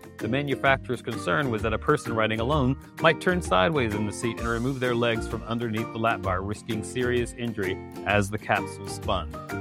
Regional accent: Minnesota, United States; I'm from Minnesota. I wonder if that's where I rode the zipper.

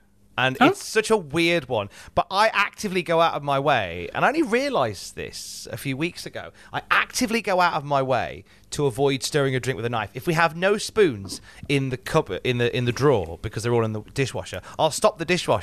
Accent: Germany; English is a second language; For context, I'm from Germany

